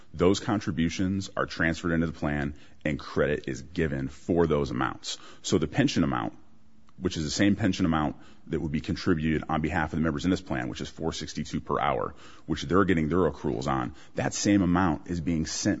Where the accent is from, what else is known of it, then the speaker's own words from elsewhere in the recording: Nevada, United States; And I'm from Nevada. We can be anywhere.